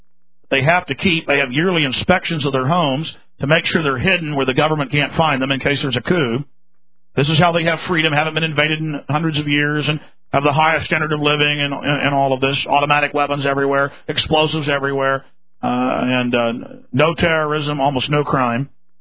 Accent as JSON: {"language": "English", "town": "Dallas", "region": "Texas", "country": "United States", "tie": "born or raised there", "said": "I remember growing up in Dallas."}